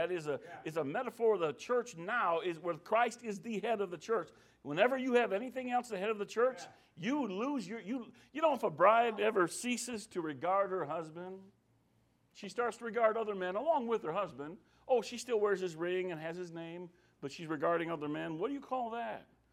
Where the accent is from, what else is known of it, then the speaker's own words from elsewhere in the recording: Tennessee, United States; you go up in the mountains, we're from Tennessee, and you go around these hollers and these mountains